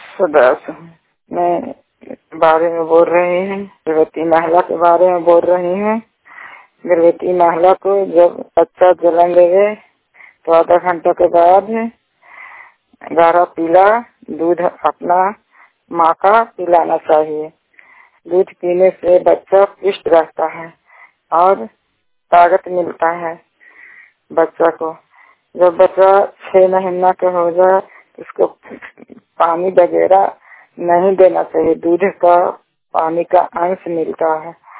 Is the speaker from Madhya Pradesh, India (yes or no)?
no; Chhathi Bhausi, Bihar, India; छठी भौसी के रहने वाले हैं, थाना हिलसा जिला नरंदा के निवासी हूँ